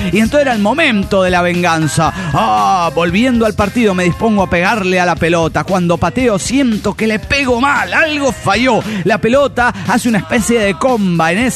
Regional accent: Mexico City, Mexico; Soy el anestesiólogo del DF mexicano.

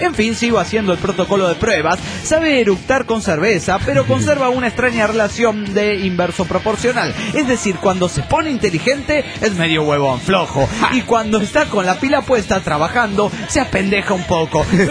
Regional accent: Cancún, Quintana Roo, Mexico; Recuerden, yo soy el arqui de Cancún, soy arquitecto.

